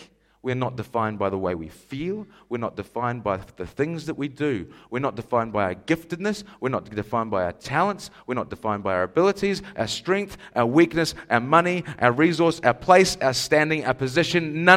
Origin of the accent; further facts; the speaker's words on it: Scotland, United Kingdom; born there; accent: Scottish; I was born in Scotland.